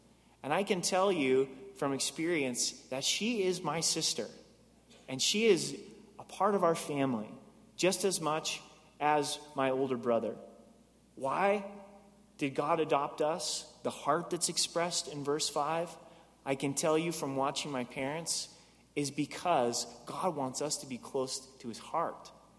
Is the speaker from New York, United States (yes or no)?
no; Oregon, United States; And many of you know I grew up in Oregon.